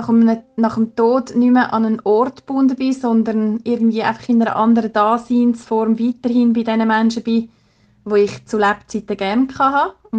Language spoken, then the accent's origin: German; Switzerland; now in Dobel, Germany; am Ufer vom Walensee. Das ist meine alte Heimat. Oder gerade da bei mir daheim, Dobel um die Ecke.